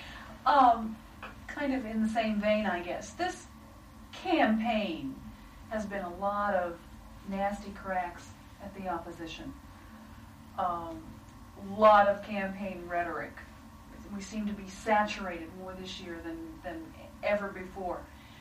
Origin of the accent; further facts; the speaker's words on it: Columbus, Ohio, United States; we're from Columbus, by the way. We're not from Dayton.